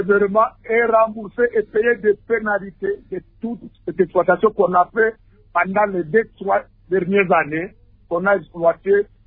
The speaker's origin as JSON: {"language": "French", "town": "Walungu", "region": "South Kivu", "country": "DR Congo", "said": "vous quittez Bukavu, vous voulez aller à Mwenga, je suis de Walungu, à 10 kilomètres"}